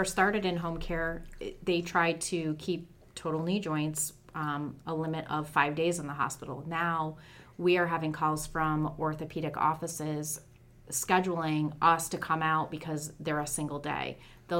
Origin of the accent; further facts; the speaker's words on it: New York, United States; I'm born and raised in the North Country.